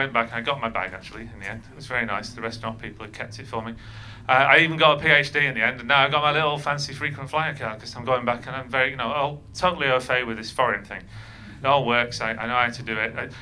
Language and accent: English; Manchester, North West England, United Kingdom; I grew up in Manchester, actually from there. I don't live there now either, and it was a long time ago.